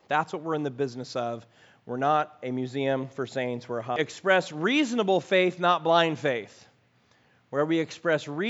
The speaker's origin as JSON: {"language": "English", "town": "Chicago", "region": "Illinois", "country": "United States", "said": "I'm from Chicago, and I used to love going to museums."}